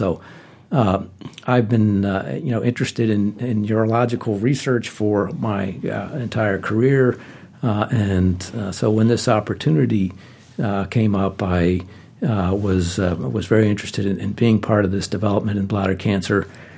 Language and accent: English; Baltimore, Maryland, United States; I grew up in Baltimore. I was actually born up the street here at Johns Hopkins Hospital.